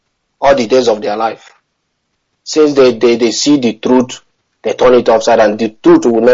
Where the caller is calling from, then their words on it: Malaysia; I'm calling from Malaysia.